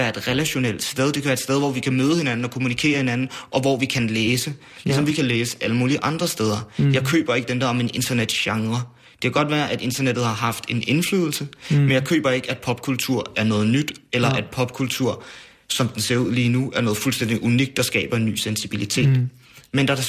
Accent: Værløse, Capital Region of Denmark, Denmark; Jeg kommer fra Værløs, ikke? Som jo er en helt almindelig forstad uden for København, 20 km fra København

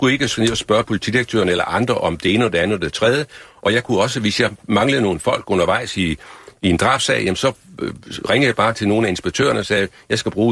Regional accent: Jutland, Denmark; nu kommer jeg fra Jylland, så jeg siger, at det blev en lille smule træls

